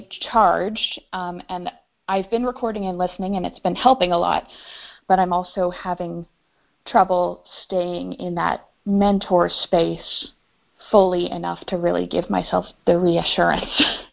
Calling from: Alberta, Canada

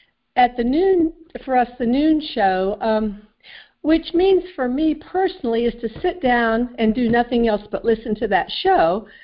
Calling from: North Carolina, United States; in North Carolina.

